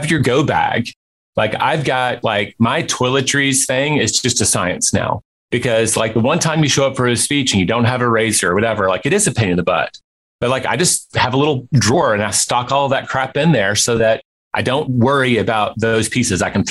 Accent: Memphis, Tennessee, United States; born or raised there

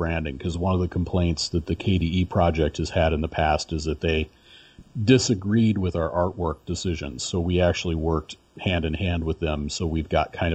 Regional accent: St. Louis, Missouri, United States; now in Florida, United States; I'm from St. Louis, so I'm a Cardinals fan by birth, and I live in Florida right now

